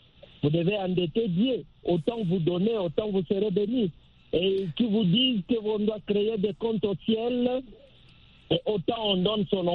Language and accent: French; DR Congo; chez nous, en République démocratique du Congo